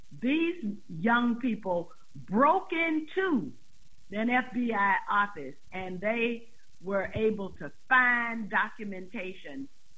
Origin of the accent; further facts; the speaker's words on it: the South, United States; the fact that I'm a Southerner, I'm a proud Southerner, and I understand the South